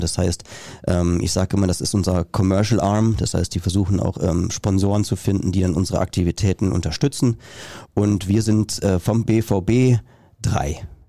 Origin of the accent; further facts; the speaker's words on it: North Rhine-Westphalia, Germany; born there; Ich bin im Münsterland geboren